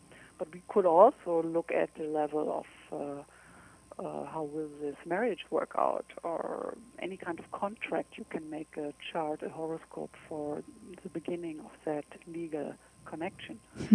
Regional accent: Germany; English is a second language; now in United States; Well, as you can tell, I am not true American. Mm-hmm. I'm from Europe, actually from Germany.

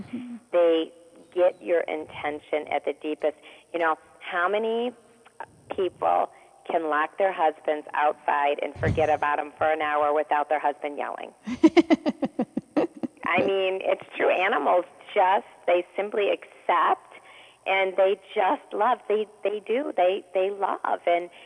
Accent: London, Ontario, Canada; I'm from London, Ontario.

